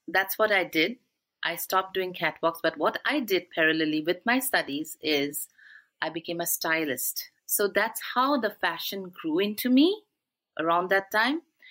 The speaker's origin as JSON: {"language": "English", "town": "Guwahati", "region": "Assam", "country": "India", "tie": "born or raised there", "also_born_or_lived": "Mumbai / Dubai", "moved": "as an adult", "lives_now": "Canada", "said": "I am born and raised in Assam, Guwahati, and did my further studies in Mumbai, and then came to Dubai, and then further onwards to Canada for my work purpose."}